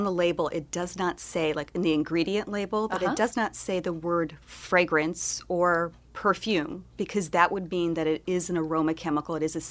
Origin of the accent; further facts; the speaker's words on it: Chicago, Illinois, United States; I grew up in Chicago, Illinois. I'm very happy to not be there today